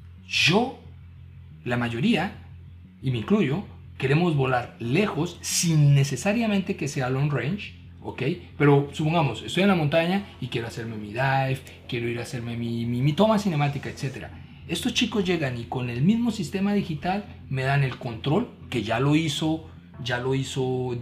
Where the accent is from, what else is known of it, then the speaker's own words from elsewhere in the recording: Colombia; En Colombia, mira, yo soy colombiano y en Colombia decimos